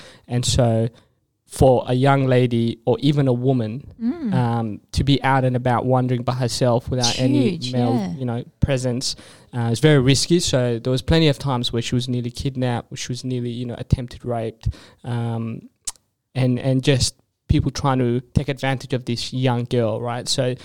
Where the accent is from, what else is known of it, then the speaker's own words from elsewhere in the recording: Perth, Western Australia, Australia; also born or lived in Sudan; I'm Ethiopian, but then I was born in Sudan and I grew up in Perth.